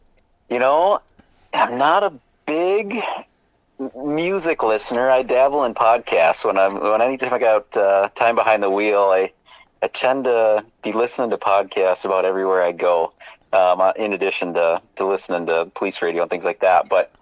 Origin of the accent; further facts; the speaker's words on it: La Crosse, Wisconsin, United States; Growing up in the La Crosse area and having access to the Mississippi River, abundant ducks, fishing, deer hunting